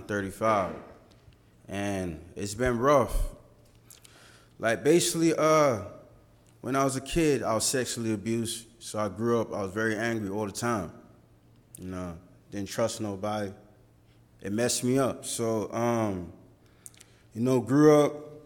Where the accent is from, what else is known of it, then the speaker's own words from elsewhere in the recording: London, United Kingdom; And this was in London. I grew up in London.